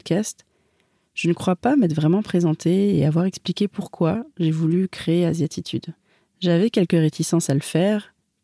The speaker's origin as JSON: {"language": "French", "region": "Île-de-France", "country": "France", "tie": "born or raised there", "also_born_or_lived": "Paris", "said": "je suis née en France, à Paris, dans le 19e arrondissement. J'ai grandi en Seine-et-Marne, avec ma mère d'origine vietnamienne et mon beau-père d'origine française. Mon père, lui, est d'origine chinoise, cantonais."}